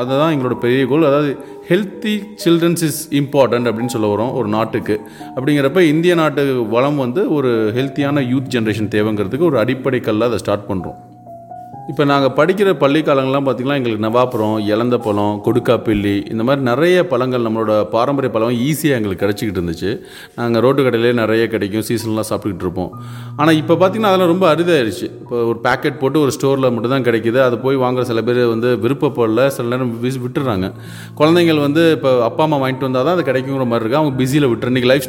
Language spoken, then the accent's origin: Tamil; Pudukkottai, Tamil Nadu, India; now in United States; நான் அமெரிக்காவில் வாழ்ந்துக்கிட்டு இருந்தாலும் நான் பிறந்து வளர்ந்தது எல்லாமே புதுக்கோட்டை தான்.